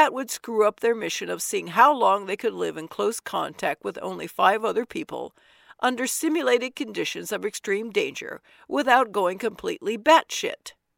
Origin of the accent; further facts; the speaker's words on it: United States; That's Fahrenheit, which I use because I'm an American and we don't believe in centigrade.